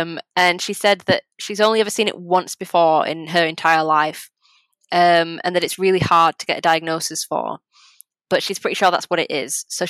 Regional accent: England, United Kingdom; well, I'm English, I'm not Polish, so this doesn't relate to me.

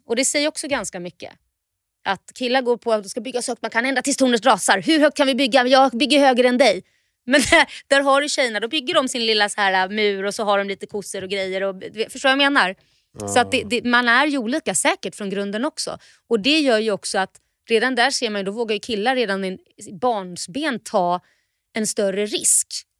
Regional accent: Sweden; jag tror att det är väl kanske lite också att vi är från Sverige kanske

